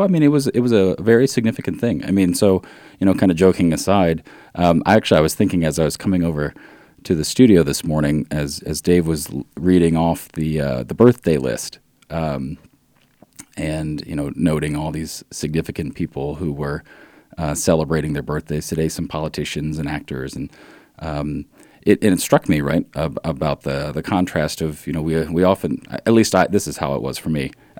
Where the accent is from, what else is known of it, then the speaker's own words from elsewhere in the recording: Ohio, United States; I'm originally from Ohio, so I was a couple hours away and got a chance to see family